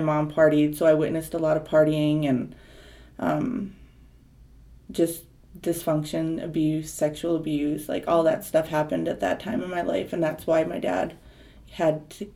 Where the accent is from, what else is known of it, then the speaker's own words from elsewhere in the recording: Dickinson, North Dakota, United States; also born or lived in Mandaree / Williston; Well, I was born in Dickinson, North Dakota. My mother was from Mandaree, which is on the Fort Berthold Reservation, and the first 7 years of my life, I lived with my mother, so we kind of moved around a lot